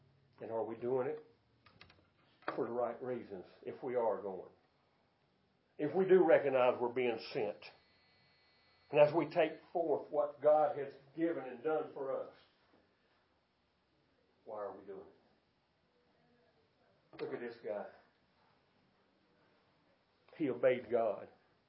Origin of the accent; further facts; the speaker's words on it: Salisbury, North Carolina, United States; born there; They told me I was born here in Salisbury, up there, in that hospital up there, Rowan Memorial, back with Rowan Memorial Hospital. I was born over 8/4/56.